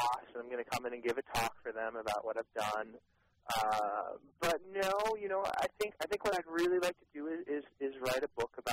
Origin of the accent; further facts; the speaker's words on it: Amherst, Massachusetts, United States; And then I flew to Massachusetts. I grew up in Amherst, so my neck of the woods out there.